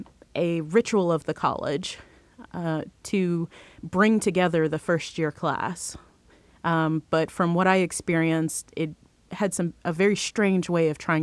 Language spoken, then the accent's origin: English; the South, United States; I grew up in the South, I mean, it's Ku Klux Klan